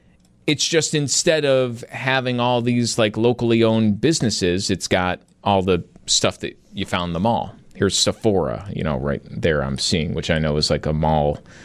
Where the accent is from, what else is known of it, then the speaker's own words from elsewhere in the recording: Buffalo, New York, United States; what did you always say growing up? You know, if you're out a town or, you know, where are you from? Buffalo.